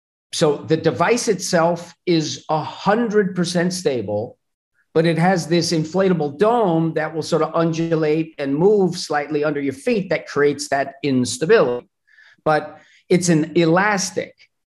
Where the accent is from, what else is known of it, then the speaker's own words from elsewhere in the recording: Madison, New Jersey, United States; Madison, New Jersey was sort of, when I was coming up, it was really known as a tough, principally Italian town.